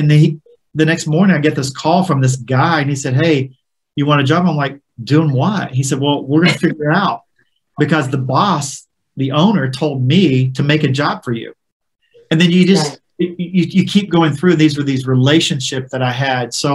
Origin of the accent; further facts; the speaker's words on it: Kentucky, United States; So I grew up in Eastern Kentucky. And so I'm probably the one and only hillbilly that grew up in a holler that's ever been on this show.